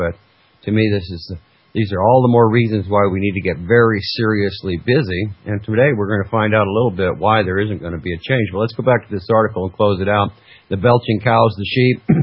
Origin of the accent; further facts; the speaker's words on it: Washington, United States; And I'd go, yeah, I'm from Washington.